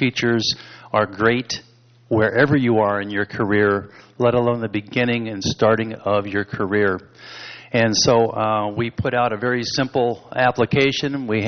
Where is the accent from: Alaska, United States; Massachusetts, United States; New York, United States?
Alaska, United States; but I come from Alaska, so we come from other places also.